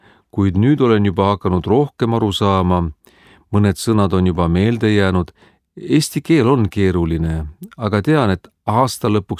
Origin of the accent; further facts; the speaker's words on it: Argentina; Estonian is a second language; now in Estonia; Argentiinas vähemalt minu kodukandis ei ole võimalik kuskile uisutama minna.